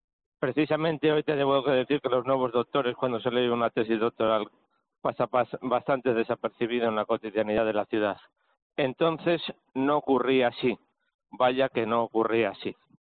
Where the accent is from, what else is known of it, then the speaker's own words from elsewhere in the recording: Valladolid, Castile and León, Spain; aunque yo soy de Valladolid